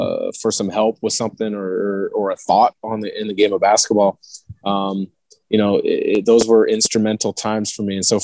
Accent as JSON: {"language": "English", "town": "Portland", "region": "Oregon", "country": "United States", "tie": "born or raised there", "said": "I grew up in the Portland area, kind of looking up to him"}